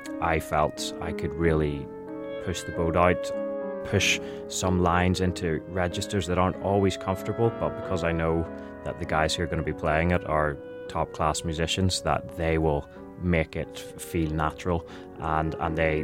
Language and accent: English; Belfast, Northern Ireland, United Kingdom; So I'm from Belfast, Northern Ireland